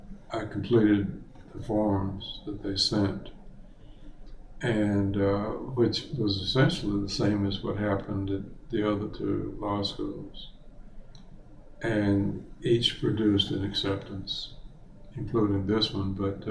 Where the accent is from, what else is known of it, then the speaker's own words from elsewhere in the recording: Orlando, Florida, United States; also born or lived in North Carolina; And I grew up in Orlando, and went away to high school in North Carolina, and from there to Morehouse, and from there to the Air Force, and back to Morehouse, and then here.